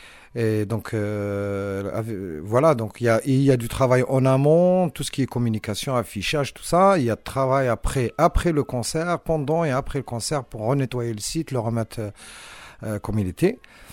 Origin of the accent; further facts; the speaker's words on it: Nancy, Grand Est, France; moi je viens de Nancy, de Lorraine